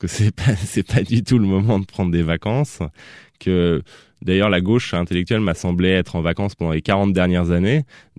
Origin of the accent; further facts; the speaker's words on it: Paris, Île-de-France, France; born there; pas là où je suis né, parce que je suis né à Paris.